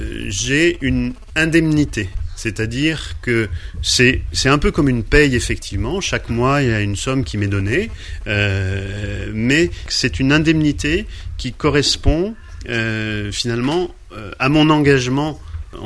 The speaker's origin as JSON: {"language": "French", "town": "Lyon", "region": "Auvergne-Rhône-Alpes", "country": "France", "tie": "born or raised there", "also_born_or_lived": "Savoie", "lives_now": "Sucieu, France", "said": "je ne suis pas originaire de Sucieux, je suis originaire de Lyon et j'ai grandi entre Lyon et la Savoie et puis en 1994, je suis venu m'installer à Sucieux avec mon épouse et mon fils."}